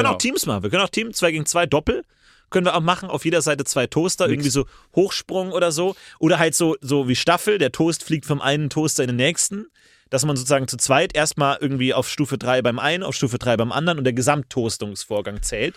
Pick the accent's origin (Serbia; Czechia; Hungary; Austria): Serbia; Komm schon, für Serbien. Mein Heimatland, meine ganze Familie schaut zu.